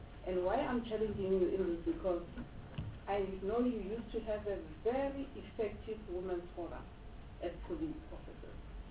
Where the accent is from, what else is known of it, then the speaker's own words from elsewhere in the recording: Gauteng, South Africa; I'm from Gauteng